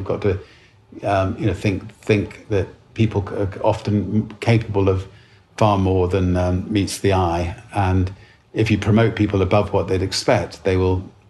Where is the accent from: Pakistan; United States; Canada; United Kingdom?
United Kingdom; Being British, order some tea.